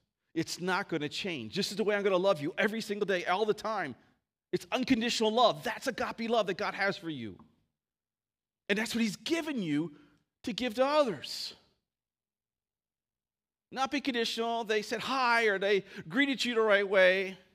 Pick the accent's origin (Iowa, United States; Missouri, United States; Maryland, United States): Maryland, United States; I grew up boating on Chesapeake Bay in Maryland, and we loved boating, crabbing, fishing, cruising.